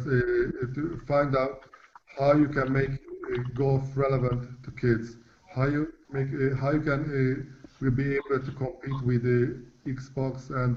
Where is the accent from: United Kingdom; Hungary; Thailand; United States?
Hungary; born there; English is a second language; I'm really sad that I was born in Hungary and not in the States.